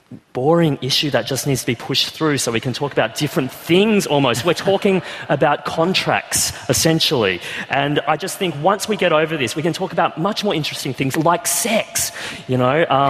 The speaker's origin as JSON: {"language": "English", "region": "Queensland", "country": "Australia", "tie": "born or raised there", "said": "I'm 29 and homosexuality was only decriminalised in Queensland, my home state"}